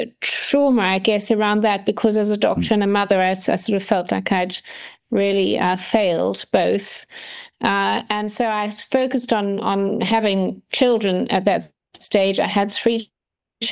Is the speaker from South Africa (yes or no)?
yes; South Africa; My background is I grew up in South Africa. Well, I was born there and my ancestry is there. And I studied there.